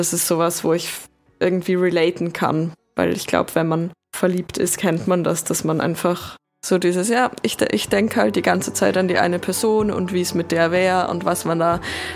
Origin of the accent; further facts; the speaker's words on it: Austria; eben für mich als Österreicherin